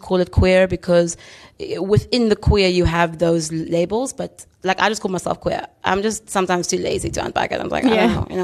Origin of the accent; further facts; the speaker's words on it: South Africa; I'm from South Africa. Immediately, you are the America of the African continent.